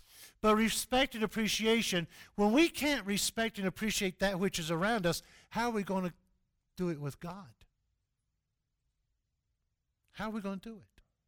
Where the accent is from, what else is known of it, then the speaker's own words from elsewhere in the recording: Southeast, United States; I grew up in the Southeast, you can kind of tell.